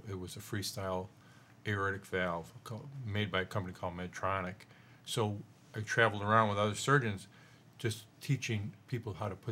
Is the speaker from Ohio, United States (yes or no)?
no; Syracuse, New York, United States; back to Syracuse, New York.